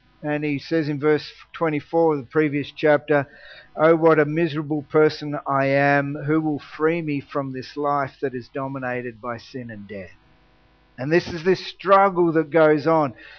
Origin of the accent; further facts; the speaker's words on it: Tasmania, Australia; I grew up in the Open Brethren Assemblies in Tassie.